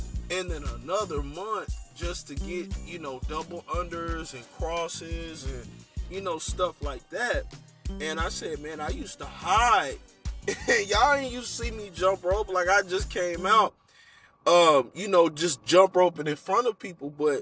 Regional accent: Plano, Texas, United States; For people who don't know, I am from Plano, Texas. I am in Texas.

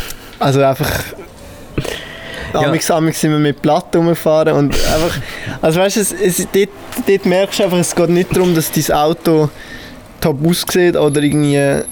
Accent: Switzerland; wo als Schweizer hätte man die vielleicht noch gerne

